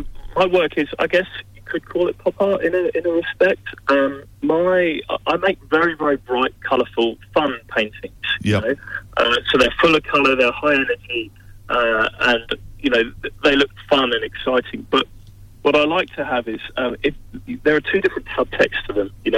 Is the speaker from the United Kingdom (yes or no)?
yes; London, United Kingdom; as a teenager growing up in West London, where I was from